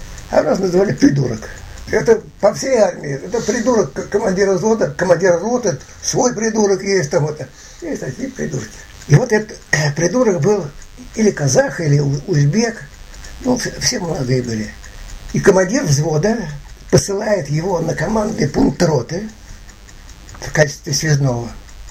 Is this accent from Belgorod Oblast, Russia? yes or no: no; Moscow, Russia; я москвич, там, ну, москвич, там это звучало.